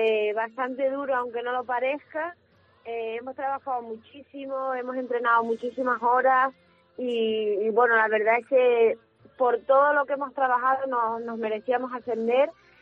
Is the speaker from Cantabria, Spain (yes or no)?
no; Canary Islands, Spain; moved away; also born or lived in Burgos / Huelva; Desde que salí de Gran Canaria cuando era joven, pues eso, estuve 2 años en Burgos, 2 años en Huelva